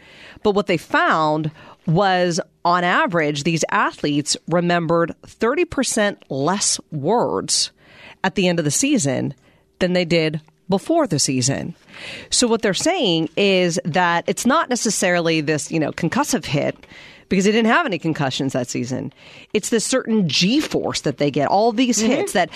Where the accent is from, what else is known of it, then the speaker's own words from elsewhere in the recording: Pennsylvania, United States; I grew up in Western Pennsylvania. Like football, Friday Night Lights is kind of, you know, that of Texas.